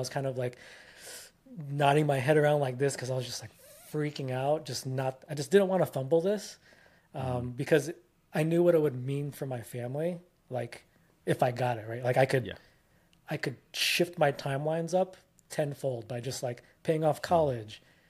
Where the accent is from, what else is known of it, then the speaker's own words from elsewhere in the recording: Philippines; now in United States; obviously I'm Filipino. My parents would always